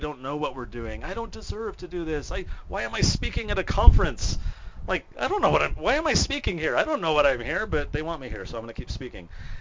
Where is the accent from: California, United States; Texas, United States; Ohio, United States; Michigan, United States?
California, United States; San Diego; I grew up in San Diego, and that just wasn't a thing. In California, it wasn't really a thing back then.